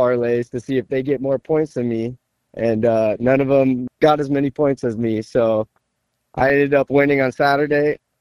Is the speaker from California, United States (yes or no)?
yes; San Jose, California, United States; I'm from California in San Jose. Yeah, a long way from Chicago.